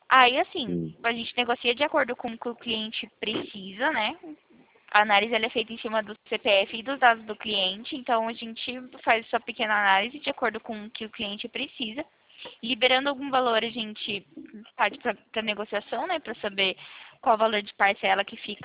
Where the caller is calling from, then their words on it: Campo Limpo Paulista, São Paulo, Brazil; Hoje eu falo de Campo Limpo Paulista, conhece?